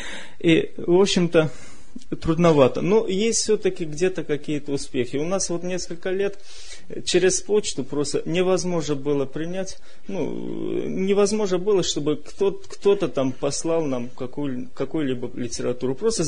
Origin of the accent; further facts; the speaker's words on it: Azerbaijan; Да, я тоже азербайджанец.